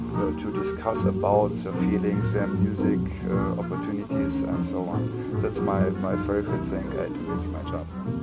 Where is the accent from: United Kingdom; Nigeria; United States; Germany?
Germany; Koblenz, Rhineland-Palatinate; English is a second language; I come from Koblenz. I'm 50 years old.